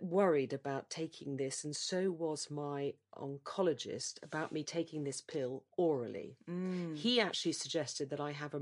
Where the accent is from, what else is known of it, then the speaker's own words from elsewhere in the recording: United Kingdom; And in this, very hardcore, especially as a Brit at this point.